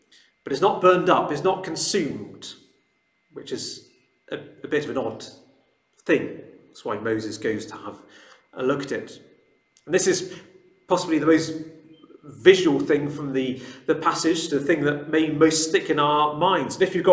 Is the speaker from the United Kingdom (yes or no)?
yes; England, United Kingdom; born there; now in Wales; and I was born in England